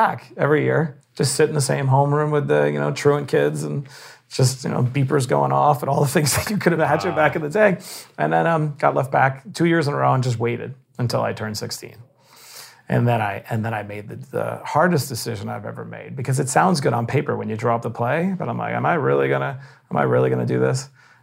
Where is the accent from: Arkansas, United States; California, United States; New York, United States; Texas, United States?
New York, United States; Bayside; I did. I grew up in Bayside, Queens.